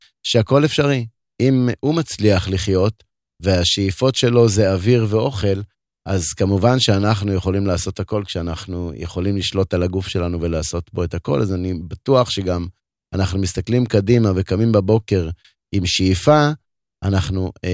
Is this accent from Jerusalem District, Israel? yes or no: no; Dimona, Southern District, Israel; also born or lived in Ashdod; גרתי באותה תקופה באשדוד, נולדתי בדימונה, בגיל 13 עברתי לאשדוד